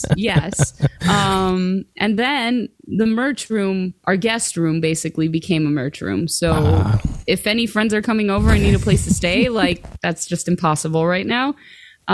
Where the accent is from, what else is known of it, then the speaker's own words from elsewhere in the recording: Greece; Because I grew up in Greece, right?